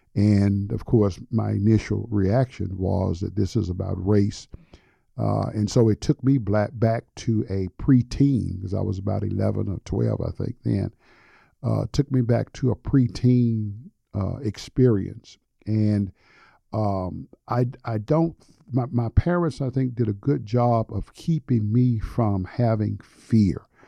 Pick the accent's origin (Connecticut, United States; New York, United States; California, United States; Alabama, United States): Alabama, United States; Birmingham; my childhood experience growing up in Birmingham with the bombings there, and of course, growing up in segregation and some experiences that I had in integrating my high school in Birmingham